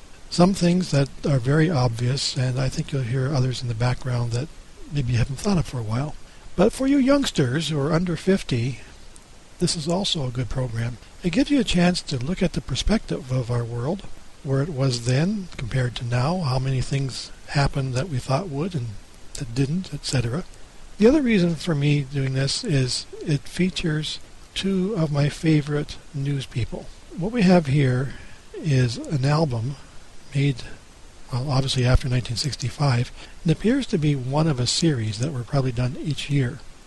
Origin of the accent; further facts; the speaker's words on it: Canada; Now, I'm a Canadian.